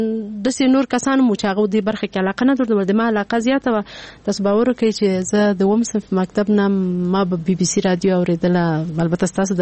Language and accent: Pashto; Peshawar, Khyber Pakhtunkhwa, Pakistan; زه په پیښور کې لوی شوی مال ته پیښور کې مشکلات ډیر زیات